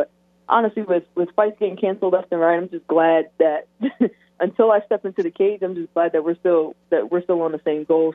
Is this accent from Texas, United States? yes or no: no; Massachusetts, United States; And, I grew up in Massachusetts, and since they don't have a Boston team, I've been going for the Las Vegas Aces